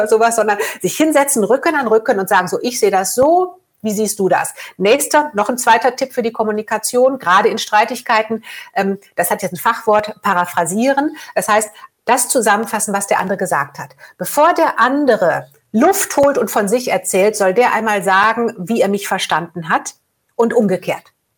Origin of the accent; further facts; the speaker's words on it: Oberhausen, North Rhine-Westphalia, Germany; born there; ist Oberhausen im Ruhrgebiet.